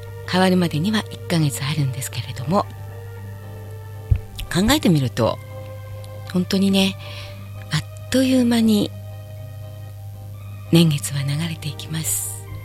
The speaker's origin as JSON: {"language": "Japanese", "region": "Tokyo", "country": "Japan", "tie": "born or raised there", "said": "私なんかはほら下町に生まれてね、下町に育って"}